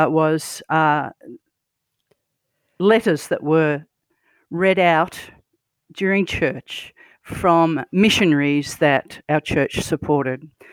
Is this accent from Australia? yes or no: yes; Guildford, New South Wales, Australia; I grew up in Western Sydney